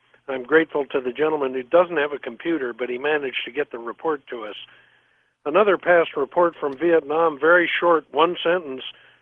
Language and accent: English; Walla Walla, Washington, United States; this one from Walla Walla, my home state.